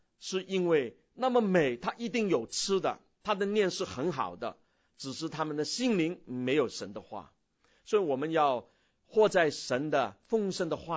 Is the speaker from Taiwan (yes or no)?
no; Guangdong, China; 就是我们广东人说抢毛啊